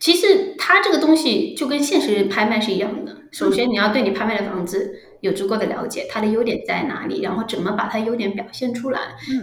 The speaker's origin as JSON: {"language": "Chinese", "region": "Guangdong", "country": "China", "said": "首先我英语肯定不能像这边 local 说的那么好，而且我也不是 ABC， 然后我是潮汕人，所以我其实说普通话，我会说普通话跟广东话，但其实说普通话跟广东话我都是有点口音的"}